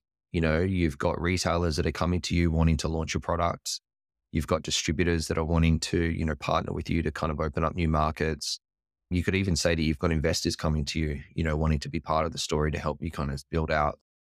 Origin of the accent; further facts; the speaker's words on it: Australia; now in San Diego, United States; But like, let me just be clear, like being an Australian, you know, my home turf is definitely Australia.